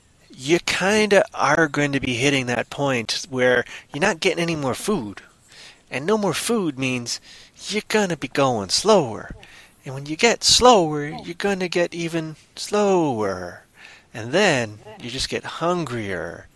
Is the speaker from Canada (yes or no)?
yes; Canada; Because, you know, me being Canadian and all, normally I'm polite.